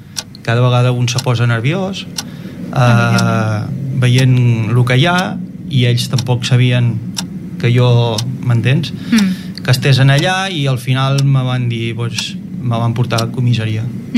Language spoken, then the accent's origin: Catalan; Pals, Catalonia, Spain; Nosaltres som de Pals